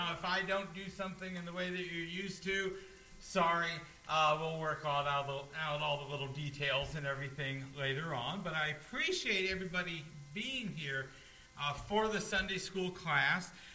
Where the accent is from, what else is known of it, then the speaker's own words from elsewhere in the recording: Holiday, Florida, United States; We are from Holiday, Florida. It's in the Tampa Bay area. My house is 950 feet from the Gulf of Mexico.